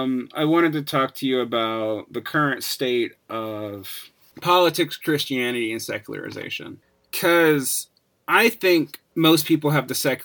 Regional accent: Georgia, United States; I'm from Central Georgia, which is not part of Appalachia.

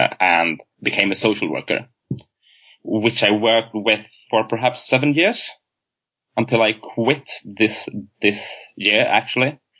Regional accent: Gothenburg, Västra Götaland, Sweden; moved away; Basically, I come from an immigrant background in Sweden, in one of the three major cities, and I grew up in Gothenburg, and had my formative years during the 90s

